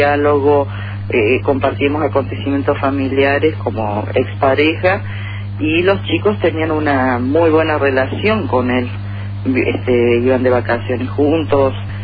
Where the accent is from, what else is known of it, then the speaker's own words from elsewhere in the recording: Córdoba, Argentina; now in Santo Tomé, Argentina; yo soy oriunda de Córdoba y permanecí acá en Santo Tomé